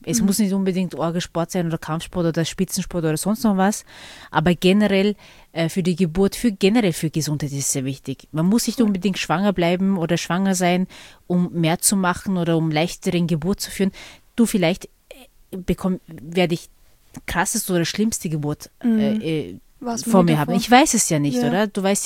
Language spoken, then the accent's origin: German; Vorarlberg, Austria; Und dann kommen wir aus Vorarlberg, keine Ahnung, wir reden eigentlich nur Dialekt in allen Unterrichtsfächern.